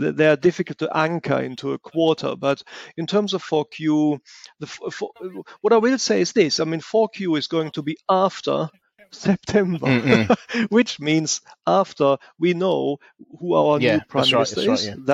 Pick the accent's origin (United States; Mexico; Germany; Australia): Germany; accent: German; Are you talking about my German accent?